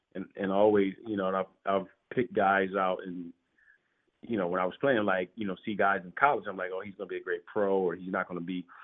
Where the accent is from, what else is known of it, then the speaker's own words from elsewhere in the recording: Chester, Pennsylvania, United States; I'm from Chester, grew up watching the Sixers.